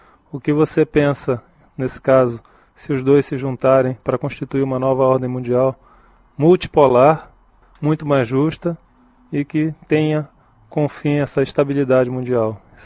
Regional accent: Belém, Pará, Brazil; minha terra natal, Belém do Pará, que já tem também voos de conexão direto para a Europa

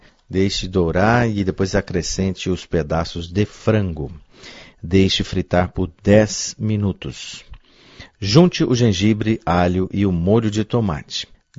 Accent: Goiás, Brazil; Eu sou goiano e conheço açafrão desde criança

